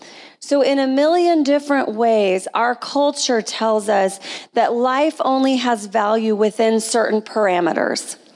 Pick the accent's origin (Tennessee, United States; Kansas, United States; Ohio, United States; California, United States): Kansas, United States; I was born in 1970. Abortion was actually legal in my home state of Kansas, but my parents somehow found the courage to choose life. It was a small town